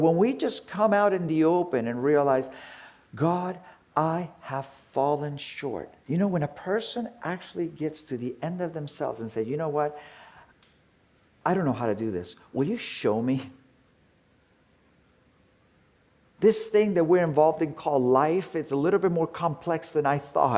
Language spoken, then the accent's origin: English; Capdepera, Balearic Islands, Spain; When I was growing up in Capdepera, I would go to the market, and my grandparents would be at the market